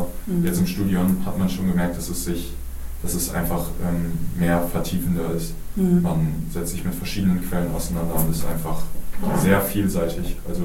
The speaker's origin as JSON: {"language": "German", "town": "Oldenburg", "region": "Lower Saxony", "country": "Germany", "tie": "born or raised there", "said": "Ja, ich komme gebürtig aus Oldenburg und wohne auch seitdem mit meinen Eltern hier im Stadtteil Kusenbusch. Und ich bin auch hier zur Schule gegangen"}